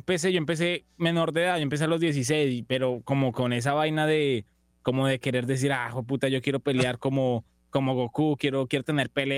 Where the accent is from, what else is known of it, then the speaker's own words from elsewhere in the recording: Bogotá, Colombia; yo siempre me crié en Bogotá, siempre he estado en Colombia